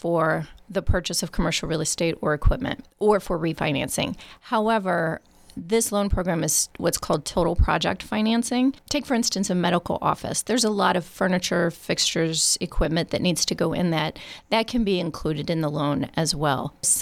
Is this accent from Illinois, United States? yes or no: yes; Marion, Illinois, United States; also born or lived in Springfield, United States; I was born in Springfield. I was not raised here. I was raised in Marion, Illinois. My grandparents had a farm down there.